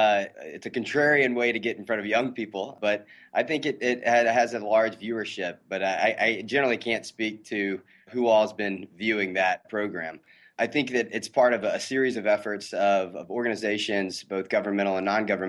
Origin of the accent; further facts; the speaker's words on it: Alabama, United States; I was born and raised in Alabama